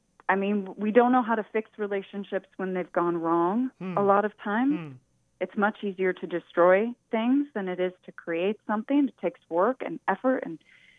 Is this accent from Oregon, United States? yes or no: yes; Portland, Oregon, United States; I grew up in Portland, center of the Antifa movement, if the rumors are to be believed.